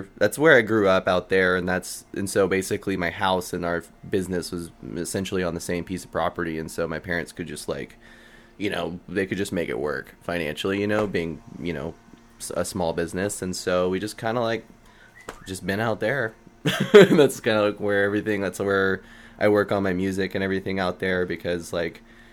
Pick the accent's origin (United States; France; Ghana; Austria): United States; Austin, Texas; Yeah, born and raised in Austin. I was born off, like, you know that hospital off Ben White, South, I guess it's St. David's or something. Yeah, I was born there, and my parents, like, they moved from North Carolina